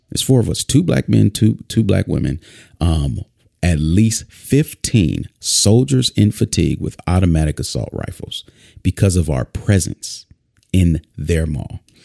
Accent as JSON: {"language": "English", "town": "Minneapolis", "region": "Minnesota", "country": "United States", "tie": "born or raised there", "said": "Many of you, I don't know if you know, but I'm from Minneapolis. In fact, the same street that George Floyd was murdered on is the street that I spent the majority of my youth"}